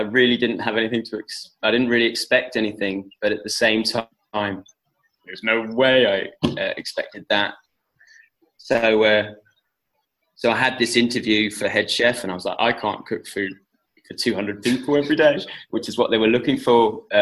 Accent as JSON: {"language": "English", "region": "England", "country": "United Kingdom", "said": "and I'm from England, and I'd been here for about a year at this point"}